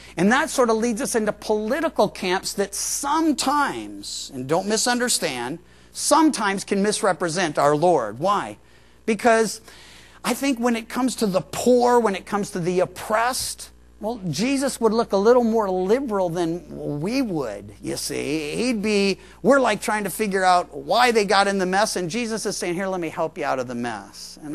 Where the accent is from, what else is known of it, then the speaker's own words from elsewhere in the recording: Midwest, United States; also born or lived in Georgia / Missouri; now in California, United States; when I was a kid, I lived in the Midwest and I was born in Georgia